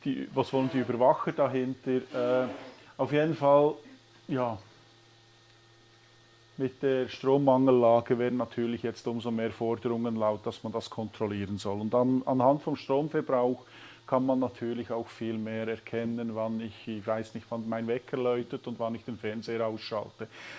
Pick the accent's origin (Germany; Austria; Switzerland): Switzerland; Bern; Ich komme jetzt aus dem Kanton Bern, aus Nähe der Stadt Bern.